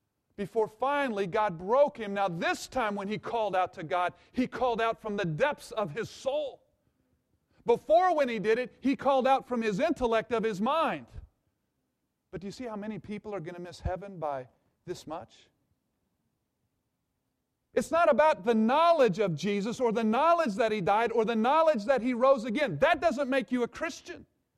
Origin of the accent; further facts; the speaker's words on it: Kansas City, Missouri, United States; born there; And as I'm back here in the Midwest, and listen, I was born here in the Kansas City area